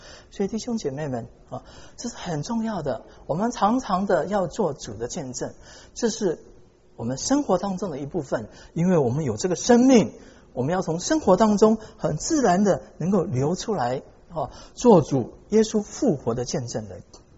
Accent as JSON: {"language": "Chinese", "region": "Guangdong", "country": "China", "said": "对不起啊，我是广东人，可是我广东话讲不流利，不然我就讲给你听了。"}